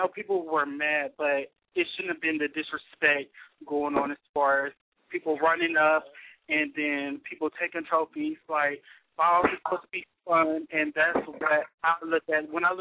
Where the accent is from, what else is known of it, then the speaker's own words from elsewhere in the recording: Dayton, Ohio, United States; I'm from Dayton, so all the boss have always been, as far as cash giving out